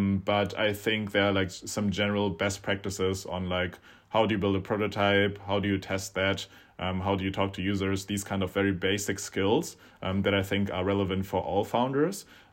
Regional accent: Germany; English is a second language; One thing that I also kind of familiarized myself with while growing up in Germany and also having international friends

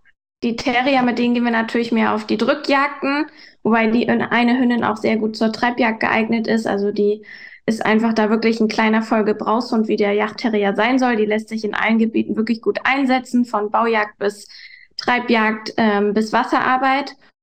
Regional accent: Hamburg, Germany; wir kommen ja aus Hamburg, zwar Randgebiet Hamburg

